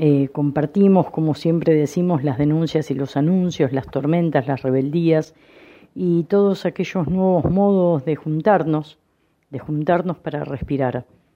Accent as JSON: {"language": "Spanish", "country": "Argentina", "said": "desde Argentina, feliz, contenta de estar nuevamente con ustedes"}